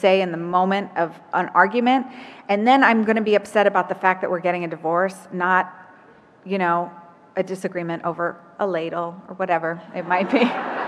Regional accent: New York, United States; and I'm from New York, so having a tree that had, like, produce, you know, I felt like a farmer.

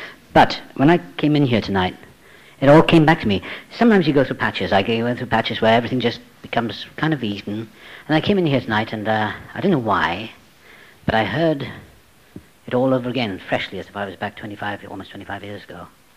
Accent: Wales, United Kingdom; born there; I was born in South Wales.

